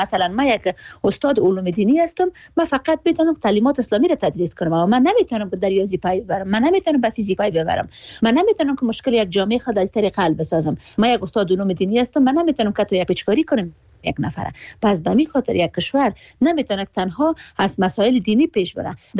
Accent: Afghanistan; نیاز افغانستان یا وطن خودم رو هر جایی که باشه

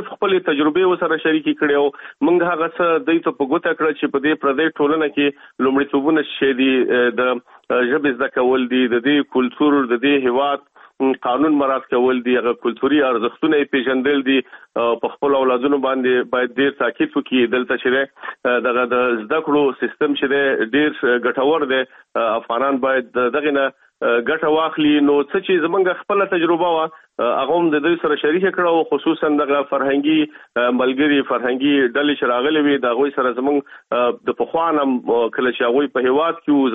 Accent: Kabul, Afghanistan; moved away as an adult; په افغانستان کې خو په کابل کې مونږ اوسېدلو، او هلته زما عمر دومره نه و، تقریبا په یوویشت کلنۍ کې زه د افغانستان نه راوتلی یم.

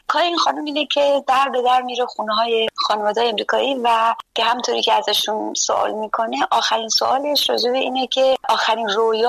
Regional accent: Iran; now in United States; تجربه خود من در امریکا به عنوان یک هنرمند، به عنوان یک ایرانی

